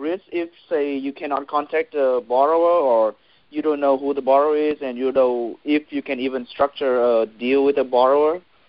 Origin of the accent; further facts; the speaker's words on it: Corpus Christi, Texas, United States; I'm from Corpus Christi.